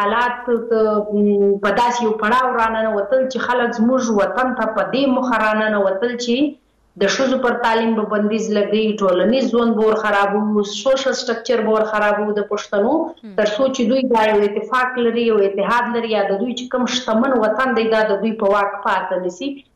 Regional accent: Khyber Pakhtunkhwa, Pakistan; زه ته دواړي د پښتونخوا وطن بچي یو، دلته پاتسي یو، دلته پیدا سي یو.

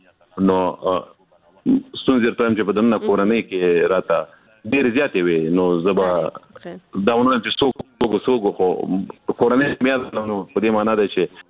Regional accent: Afghanistan; زه افغان یم، زه د افغان په نوم یادېږم.

